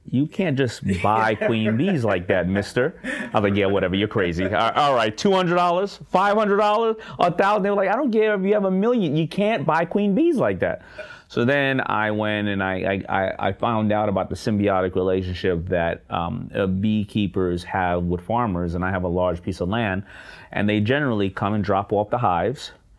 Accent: New York, United States; but, you know, I grew up in New York, and, you know, we have 300 miles of shoreline.

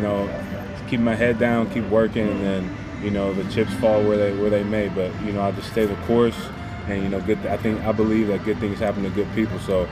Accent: Danville, Illinois, United States; I'm from Danville, Illinois.

